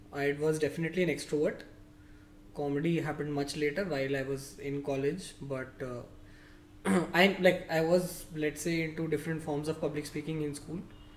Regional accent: Delhi, India; now in Hyderabad, India; That's when I moved to Hyderabad.

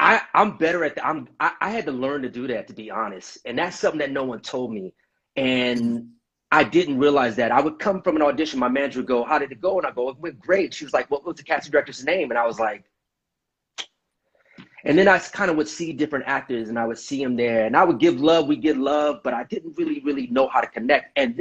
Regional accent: Grand Rapids, Michigan, United States; now in Los Angeles, United States; I'm from Grand Rapids, Michigan. I'm out here in LA.

